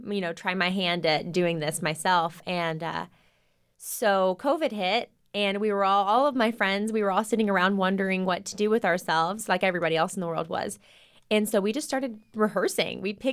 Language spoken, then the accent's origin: English; Waco, Texas, United States; Yes, I was born right in Providence Hospital. I'm actually, I think, the fourth generation of a Wacoan. So we've been around for forever.